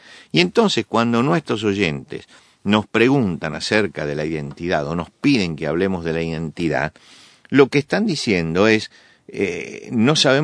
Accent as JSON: {"language": "Spanish", "country": "Argentina", "said": "Y yo tengo en mi país un caso muy, pero muy característico de esto. Le cedió el gobierno argentino"}